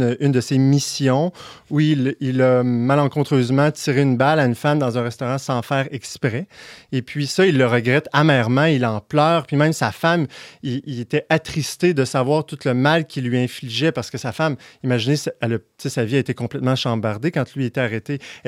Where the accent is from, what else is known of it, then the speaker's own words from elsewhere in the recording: Val-Bélair, Quebec, Canada; Je viens de Val-Bélair, hein, CP.